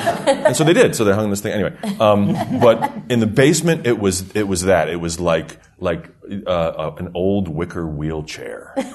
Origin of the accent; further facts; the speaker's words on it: Bethlehem, Pennsylvania, United States; Okay, so I am from Bethlehem, Pennsylvania.